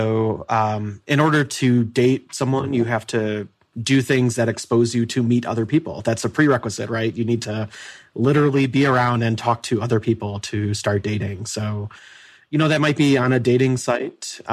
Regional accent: Midwest, United States; So like I'm from the Midwest

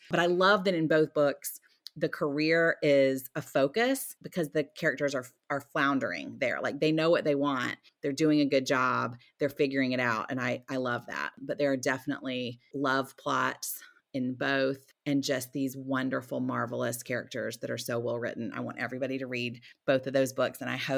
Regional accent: Southern United States, United States; I'm also a Southerner

